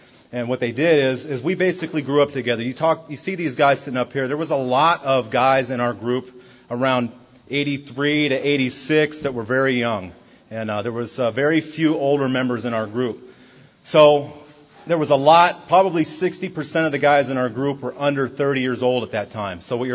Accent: Long Beach, California, United States; and I grew up in Long Beach, California.

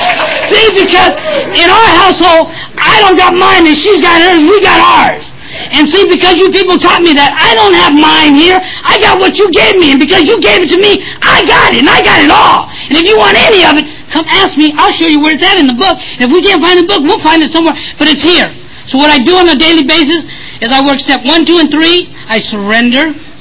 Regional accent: Vallejo, California, United States; For me to walk down the streets of Vallejo, California, my hometown, clean and sober, going to an A&A meeting

